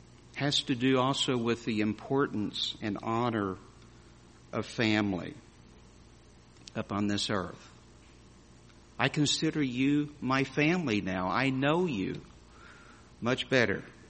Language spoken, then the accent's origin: English; Tulsa, Oklahoma, United States; Well, we're Okies. My wife and I are from Oklahoma. And we're not an … we're an Okie from Tulsa, Oklahoma.